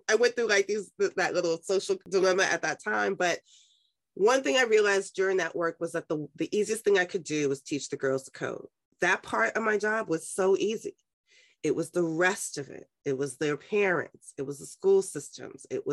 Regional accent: New York City, New York, United States; I was raised in Harlem. I'm a Black girl, Harlem, with the projects.

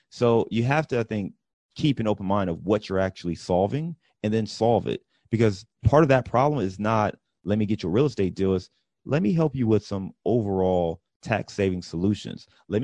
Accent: Cleveland, Ohio, United States; soda, I'm from Cleveland, so let's say pop, right?

